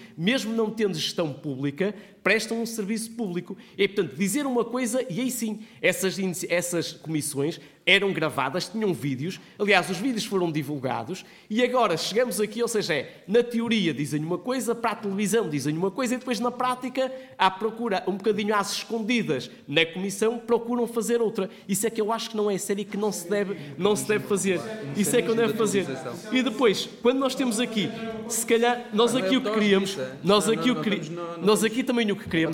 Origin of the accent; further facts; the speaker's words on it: Marco de Canaveses, Porto, Portugal; Portanto, eu sou do Marco de Canaveses